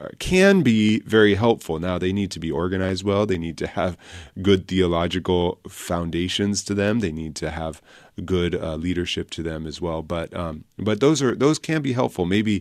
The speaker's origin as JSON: {"language": "English", "region": "California", "country": "United States", "tie": "born there", "said": "I grew up in a family. I was born in California, and in my family, we always went to church"}